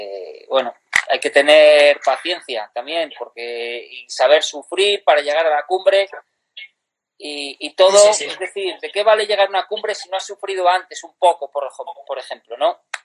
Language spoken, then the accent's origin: Spanish; Valladolid, Castile and León, Spain; now in Bierzo, Spain; Yo soy de Valladolid, pero bueno, acabé aquí en el Bierzo y bueno, aquí en... Pero mi padre es leonés, mi padre es de Cistierna.